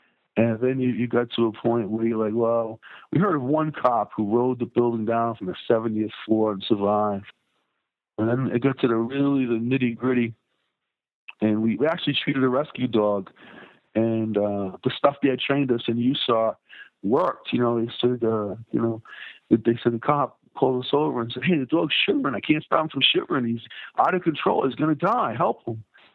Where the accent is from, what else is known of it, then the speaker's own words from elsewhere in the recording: Massachusetts, United States; And I grew up in Massachusetts and see a Massachusetts state trooper down there.